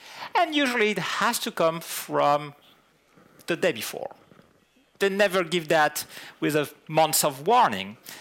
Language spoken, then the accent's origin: English; France; accent: French; English is a second language; Excuse me if my French accent rises from time to time. It's the end of the day, and I tend to have the French coming back before getting out.